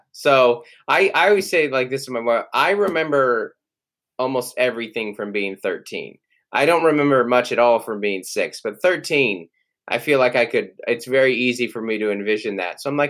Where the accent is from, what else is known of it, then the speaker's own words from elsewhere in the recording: Seattle, Washington, United States; now in San Diego, United States; So I'm from Seattle. Seattle is where I'm from and born and raised, and kind of consider myself a little more of a Seattleite than a San Diegan, even though we've been here for almost 10 years.